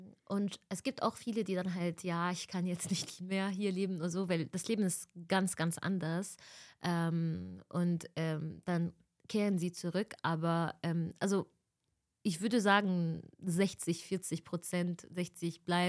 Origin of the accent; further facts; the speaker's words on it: Egypt; German is a second language; now in Germany; ich bin aus Ägypten, ich kann das nicht.